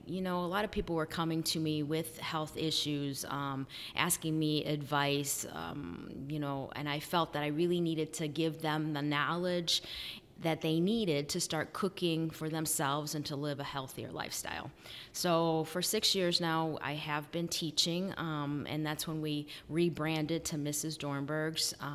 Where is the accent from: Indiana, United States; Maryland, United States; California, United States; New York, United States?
Indiana, United States; Merrillville; I grew up in Merrillville, Indiana. I went to Merrillville High School.